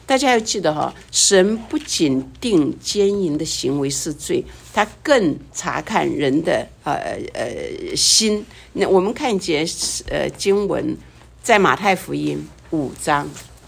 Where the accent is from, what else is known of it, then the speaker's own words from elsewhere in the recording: China; 我们中国人有一句话说什么？人命关天